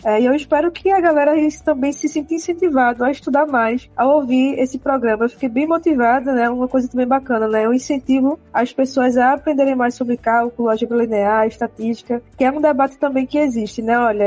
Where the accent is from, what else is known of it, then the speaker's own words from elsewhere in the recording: Northeast Region, Brazil; Não sou de Natal, mas sou do Nordeste.